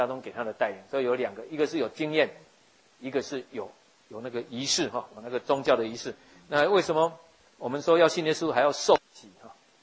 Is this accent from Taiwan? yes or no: yes; Taiwan; 很多我们台湾人一样，拜拜都要杀三牲嘛齁。